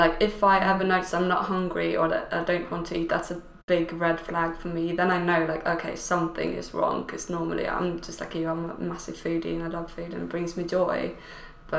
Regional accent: Sweden; I'm from Sweden

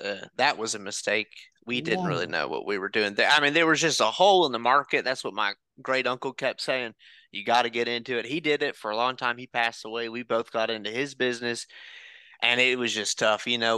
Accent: Knoxville, Tennessee, United States; Oh yeah, I'm from Knoxville. The thing is, you know, in Knoxville, there's more fast food places than there are people.

